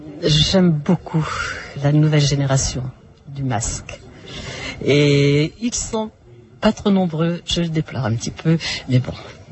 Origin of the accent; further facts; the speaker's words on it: France; Je suis française, je ne travaille plus